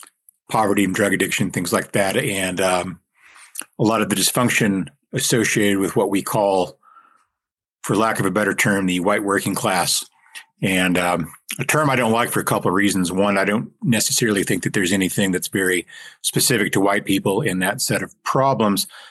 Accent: Lubbock, Texas, United States; Like, so my hometown of Lubbock, Texas is a good example of this.

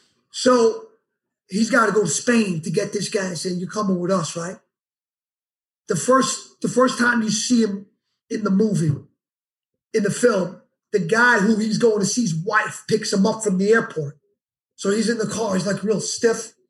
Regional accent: Yonkers, New York, United States; I'm from Yonkers. That's the next city.

